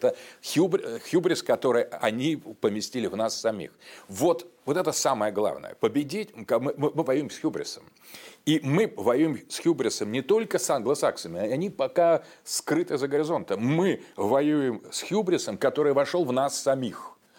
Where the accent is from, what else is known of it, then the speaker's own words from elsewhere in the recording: Donbas, Ukraine; Я с Донбасса, я здесь.